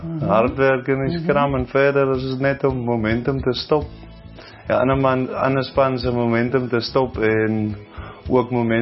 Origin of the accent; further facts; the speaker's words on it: Swellendam, Western Cape, South Africa; Ek het in Swellendam groot geword